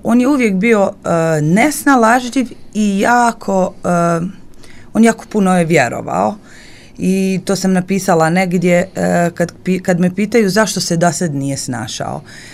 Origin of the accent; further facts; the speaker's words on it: Romanovci, Republika Srpska, Bosnia & Herzegovina; Romanovce, moje rodno selo. Mi smo odrasli uz Mladenka.